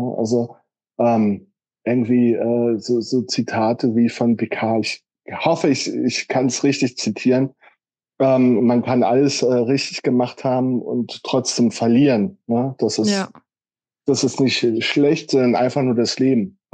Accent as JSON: {"language": "German", "region": "Berlin", "country": "Germany", "said": "In Berlin ist der Kältebus so eine Institution, die man kennt als Berliner."}